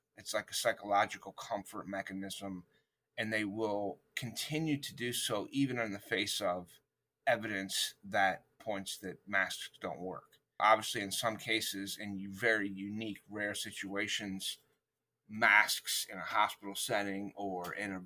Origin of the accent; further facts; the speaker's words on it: United States; I'm originally from the States, the U.S., so I came back here